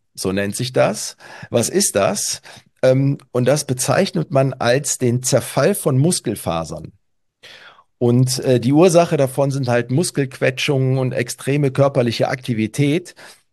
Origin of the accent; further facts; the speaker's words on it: Cologne, North Rhine-Westphalia, Germany; wir kommen hier beide aus Köln